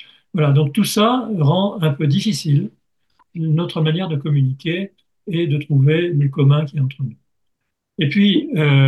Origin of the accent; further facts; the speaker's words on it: France; Philippe et moi, on est français tous les deux, mais on n'est pas que français.